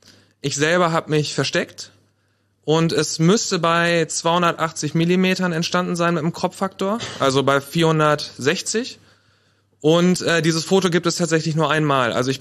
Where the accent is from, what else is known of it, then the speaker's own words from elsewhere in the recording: Paderborn, North Rhine-Westphalia, Germany; Ich komme auch aus Paderborn, so wie mein Vorredner Rick.